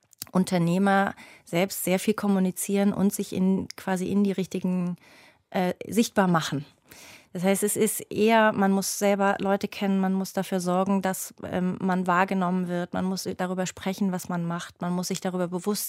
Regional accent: Berlin, Germany; meine Verbundenheit mit Berlin und mit Berlin als meiner Heimat

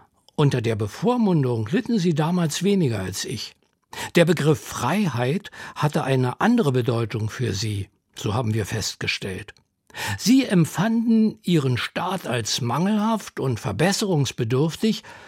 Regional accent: Frankfurt an der Oder, Brandenburg, Germany; Selbst die Brücke in meiner Heimatstadt Frankfurt an der Oder verband sich in meiner Kindheit mit dem Versprechen von Weite und Welt.

